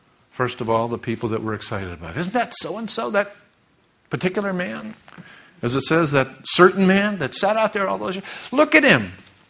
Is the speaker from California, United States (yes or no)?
yes; La Puente, California, United States; also born or lived in West Covina; Oftentimes would be in church in West Covina where we grew up in La Puente area.